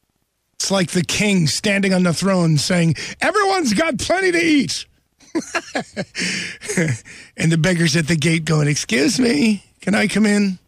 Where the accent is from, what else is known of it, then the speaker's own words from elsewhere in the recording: Ireland; I like potatoes. I'm Irish. I probably eat too many potatoes.